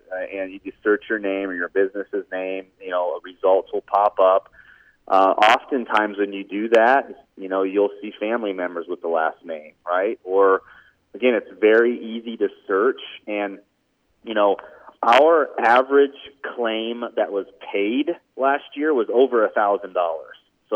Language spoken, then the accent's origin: English; Fremont, United States; I went to college in Alabama and we got married there. We moved back to my hometown in Fremont.